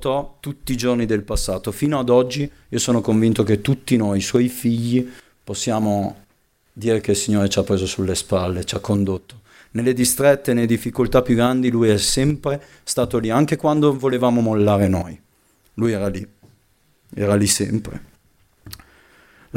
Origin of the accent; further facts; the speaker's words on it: Piacenza, Emilia-Romagna, Italy; C'è un fratello con cui sono cresciuto a Piacenza